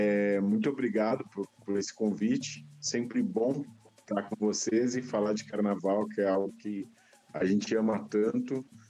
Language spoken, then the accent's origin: Portuguese; Rio Grande do Sul, Brazil; accent: gaúcho; now in São Paulo, Brazil; Já perdi bastante o sotaque já. Só quando eu fico dentro do barracão, aí não tem como. Aí sai sotaque, sai tchê, sai bá